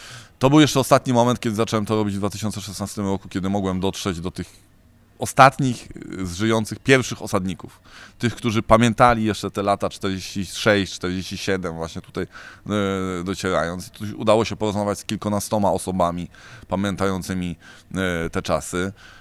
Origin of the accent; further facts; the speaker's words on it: Lubin, West Pomeranian Voivodeship, Poland; a wychowałem się w Lubinie na wyspie Wolin, do szkoły chodziłem też właśnie w Świnoujściu